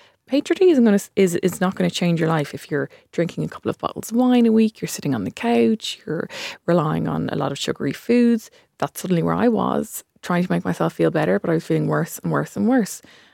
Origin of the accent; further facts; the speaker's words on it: Ireland; And if I'm an Irish pharmacist who's well educated, and I didn't even know it was happening to me